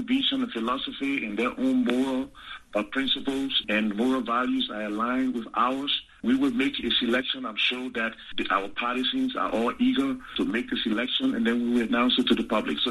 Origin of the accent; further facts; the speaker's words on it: Maryland County, Liberia; Well, first, I'm from Maryland County, okay?